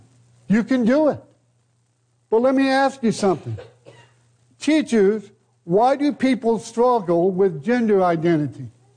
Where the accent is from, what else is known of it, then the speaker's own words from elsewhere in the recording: United States; born there; Because I'm an American. I was born in the USA, and no matter how much I want to be born somewhere else, I'm always going to be an American.